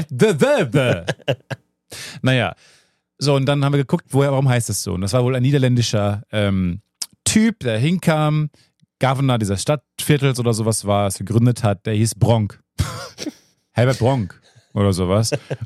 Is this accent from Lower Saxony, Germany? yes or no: no; Cologne, North Rhine-Westphalia, Germany; in der Welt rumzureisen und zu sagen, ich komme aus Cologne